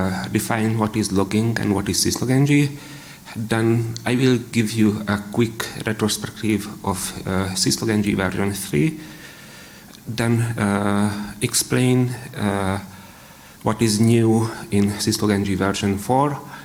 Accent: Hungary; English is a second language; from Hungary.

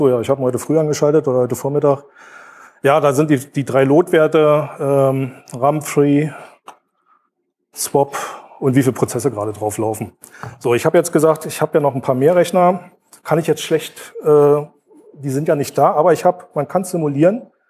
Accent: Brandenburg an der Havel, Brandenburg, Germany; Das ist übrigens das Wetter von meiner Heimatstadt Brandenburg, ja.

